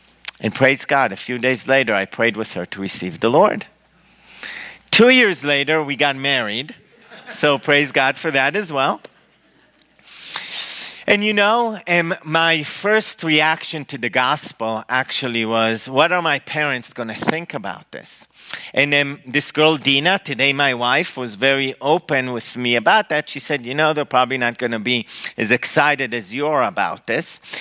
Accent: Herzliya, Tel Aviv District, Israel; I was born and raised in Israel in a suburb of Tel Aviv, a northern suburb, a town called Herzliya. I was raised in a typical Israeli Jewish home. Both my parents are atheists, okay?

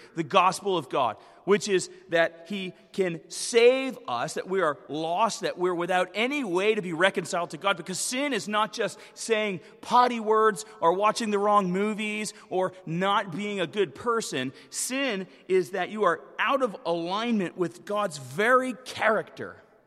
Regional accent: Northeast, United States; I don't have to tell anyone I'm from the Northeast.

